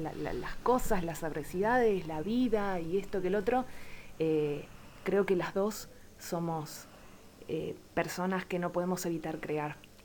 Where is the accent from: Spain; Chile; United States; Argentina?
Argentina; Quilmes, Buenos Aires Province; soy de Quilmes, originaria. Hace 8 años que vivo en la comarca, en Torquins.